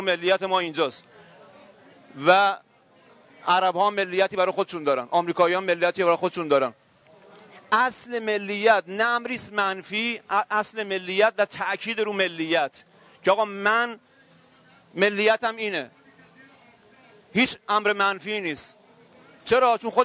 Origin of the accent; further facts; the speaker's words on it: Iran; first language Persian; الان ما هممون ایرانی هستیم. خب ایرانی بودن ما، بالاخره ما در جغرافیای ایران متولد شدیم، زبان فارسی رو به عنوان زبان مادری آموختیم